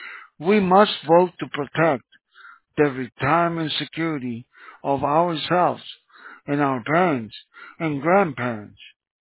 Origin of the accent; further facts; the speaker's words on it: California, United States; No. I'm from California.